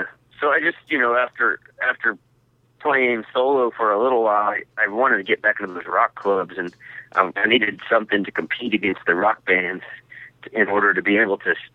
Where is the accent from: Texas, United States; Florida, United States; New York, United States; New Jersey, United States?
Texas, United States; San Marcos; now in Austin, United States; I come from San Marcos, Texas, just down the road. I'm in Austin right now, and San Marcos is about 30 miles away, and that's where I grew up